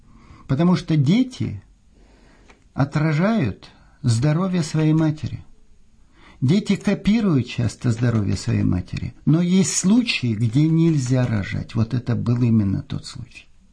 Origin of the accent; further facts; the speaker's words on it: Estonia; Я вырос в Эстонии